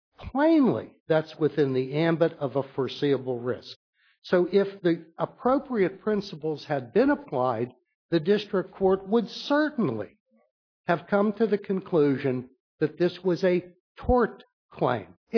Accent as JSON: {"language": "English", "town": "Pittsburgh", "region": "Pennsylvania", "country": "United States", "also_born_or_lived": "West Virginia", "said": "And as an old torts lawyer in West Virginia, even though I come from Pittsburgh"}